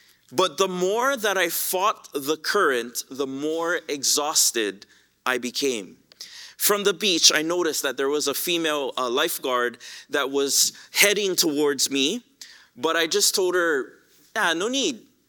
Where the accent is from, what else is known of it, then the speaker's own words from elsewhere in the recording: Hawaii, United States; I grew up in Hawaii, as many of you guys know, and I love the ocean.